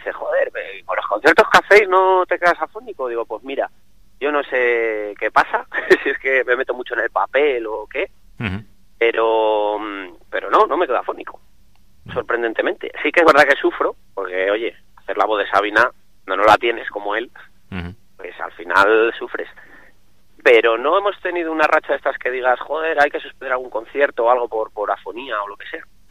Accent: Valladolid, Castile and León, Spain; Somos de Valladolid y nos movemos por todos los lados.

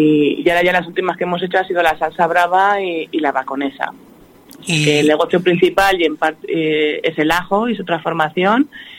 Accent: Spain; Y posiblemente olemos a ajo en general los españole

